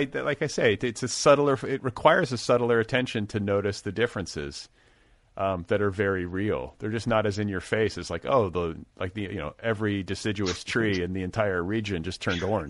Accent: Midwest, United States; I grew up in the Midwest too, so I totally

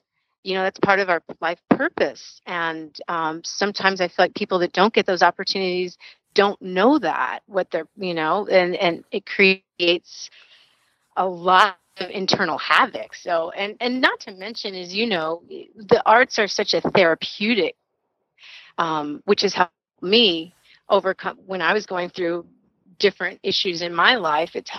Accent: Tucson, Arizona, United States; where I grew up in Tucson, Arizona, I didn't have the resources that I always intrinsically wanted.

